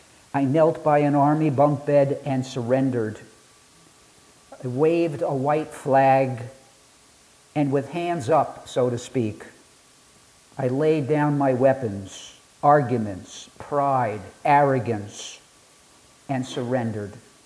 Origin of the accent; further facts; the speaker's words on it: Coney Island, New York, United States; I grew up in Coney Island.